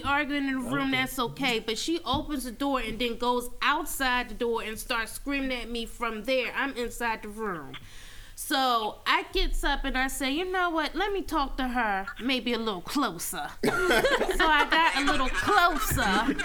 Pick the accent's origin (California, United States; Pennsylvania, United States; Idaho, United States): Pennsylvania, United States; Philadelphia; She's from Philly. I'm from Philly.